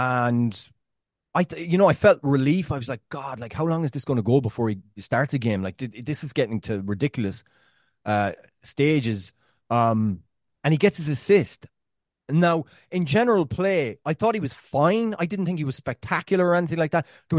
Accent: United States; but as an American, I would like to say that often it is.

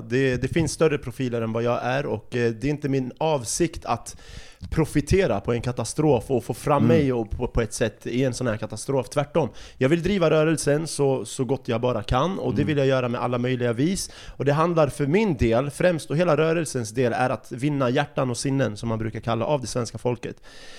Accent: Iraq; De har massmördat människor i ett land där jag kommer ifrån, Irak. Jag föddes 91 och i Irak fanns det sanktioner

